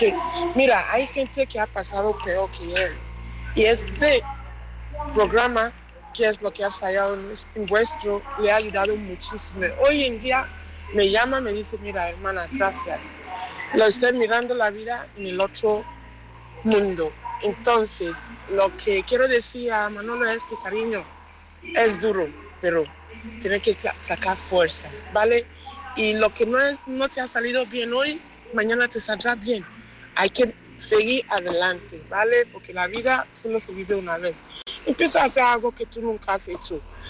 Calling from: Manchester, North West England, United Kingdom; de Manchester

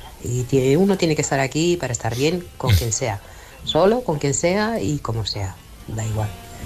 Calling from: Barcelona, Catalonia, Spain; de Barcelona.

